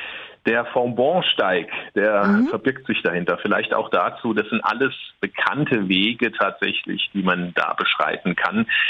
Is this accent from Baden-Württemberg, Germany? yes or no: no; Saarland, Germany; moved away; Meine Heimat, das Saarland, völlig richtig, wie du sagst. Ich bin aber schon seit 2005 tatsächlich nicht mehr im Saarland